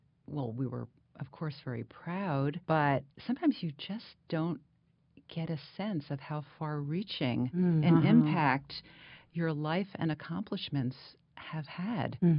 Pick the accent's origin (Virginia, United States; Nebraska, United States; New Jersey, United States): New Jersey, United States; Newark; now in Ithaca, United States; I grew up in Newark, New Jersey, and I can't imagine a city that's as different from Newark as Ithaca is.